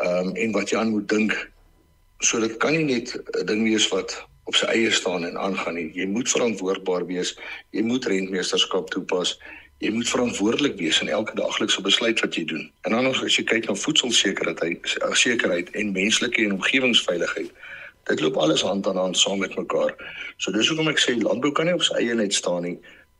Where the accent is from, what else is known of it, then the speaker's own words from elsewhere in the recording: Bothaville, Free State, South Africa; toe kry ek weer die geleentheid om terug te kom hier, ek kom van Botawel af en ek het hier groot geword.